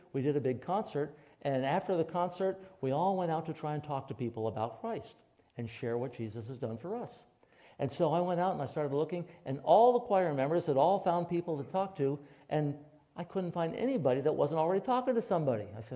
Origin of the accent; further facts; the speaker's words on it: Vermont, United States; I said, no, I came here from Vermont.